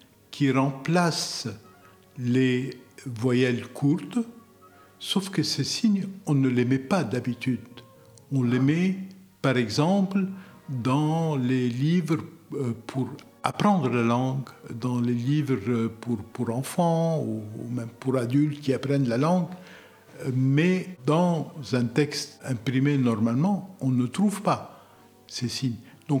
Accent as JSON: {"language": "French", "country": "Lebanon", "tie": "born there", "first_language": "Arabic", "second_language": "French", "said": "Il se fait que c'est un alphabet qui a été inventé à deux pas de là où je suis né."}